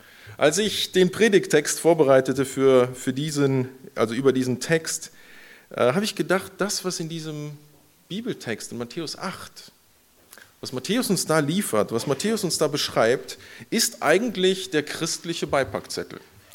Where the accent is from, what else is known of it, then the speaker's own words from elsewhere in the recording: Bonn, North Rhine-Westphalia, Germany; born there; Mit Bonn verbindet mich viel. Ich wurde in Bonn geboren, aber das war im letzten Jahrtausend. Das ist eine Weile her.